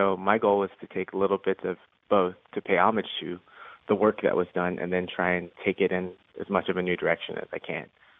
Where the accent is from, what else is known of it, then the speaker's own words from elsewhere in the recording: Memphis, Tennessee, United States; also born or lived in Cincinnati; Yes, I was born in Cincinnati. I have pretty strong roots in Cincinnati. I would say that I was raised in Memphis, Tennessee, and that's where people usually call me as being from.